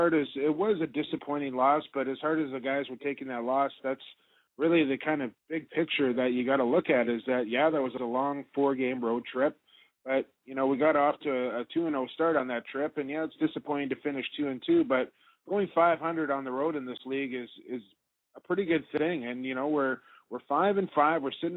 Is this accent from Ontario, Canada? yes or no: no; Coquitlam, British Columbia, Canada; The first time I had a chance to watch you play was in my hometown of Coquitlam, was at the U19 World Championships.